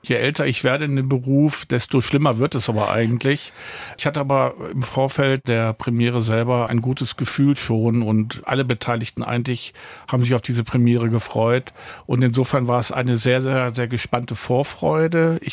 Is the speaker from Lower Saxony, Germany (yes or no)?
yes; Hanover, Lower Saxony, Germany; ja, ich bin Hannoveraner von Haus aus